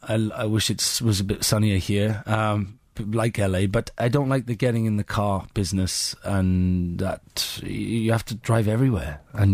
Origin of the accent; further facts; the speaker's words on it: Wales, United Kingdom; But if it did, this is me being very Welsh.